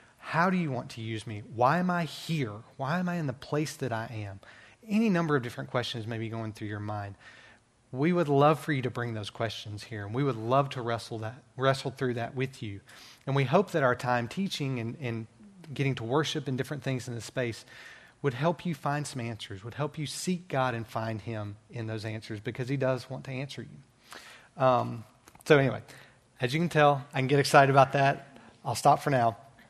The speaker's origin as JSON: {"language": "English", "town": "Birmingham", "region": "Alabama", "country": "United States", "moved": "as an adult", "said": "I came from Birmingham, Alabama. My wife and I moved here this summer, have some fans of Birmingham, it's a good thing."}